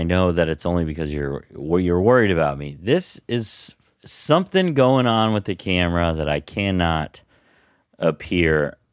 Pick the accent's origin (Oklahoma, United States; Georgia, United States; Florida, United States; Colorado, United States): Colorado, United States; I know I was shaped by my time outdoors. I grew up in Western Colorado.